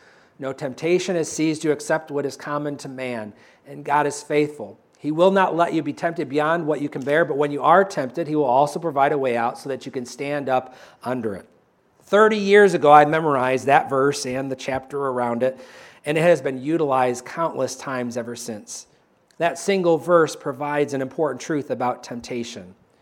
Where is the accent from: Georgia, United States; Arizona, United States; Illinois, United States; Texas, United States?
Illinois, United States; Tampico; they were driving me back to where I grew up in Tampico, Illinois.